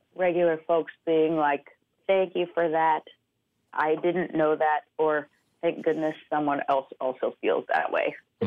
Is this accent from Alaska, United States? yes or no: no; Omaha, Nebraska, United States; Growing up in Omaha, for me, meant growing up around a lot of white people.